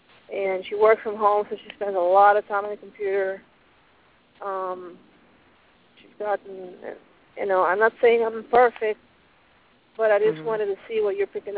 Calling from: Pennsylvania, United States; I'm calling from Pennsylvania.

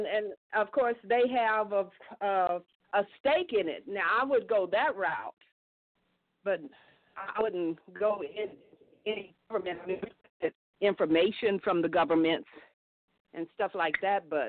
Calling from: Phoenix, Arizona, United States; Hi, assalamu alaikum … Phoenix, Arizona.

